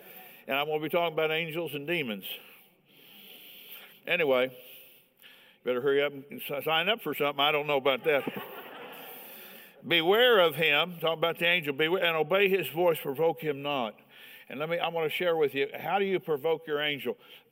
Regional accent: Indiana, United States; I'm from Indiana. Don't hold that against me.

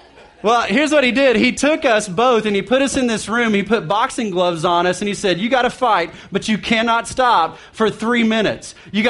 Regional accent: Duncan, Oklahoma, United States; I grew up in Duncan, Oklahoma.

